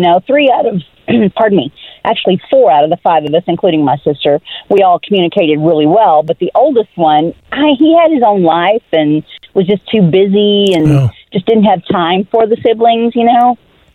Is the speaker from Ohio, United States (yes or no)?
no; Texas, United States; There were five of us siblings born and raised in Texas, all of us in our 60s